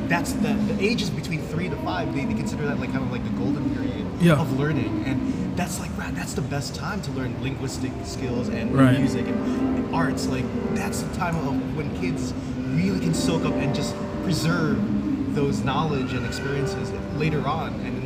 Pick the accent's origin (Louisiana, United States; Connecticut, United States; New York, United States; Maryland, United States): Connecticut, United States; And I grew up in Connecticut, and then I would spend some time in the Bronx. I never went to Manhattan.